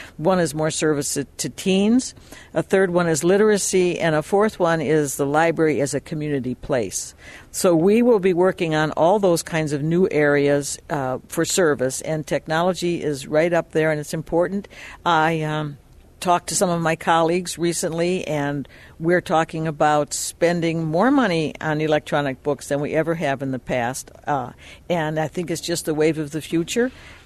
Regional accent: Detroit, Michigan, United States

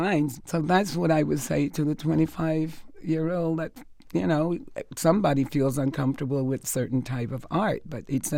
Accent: Jamaica; growing up in Jamaica, where the majority are all black.

